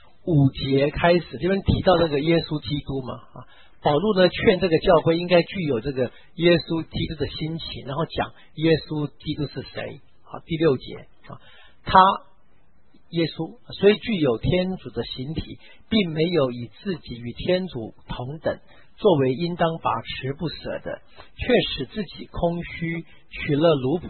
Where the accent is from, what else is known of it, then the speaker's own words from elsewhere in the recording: China; 我们中国人讲的这个起承转合是非常美的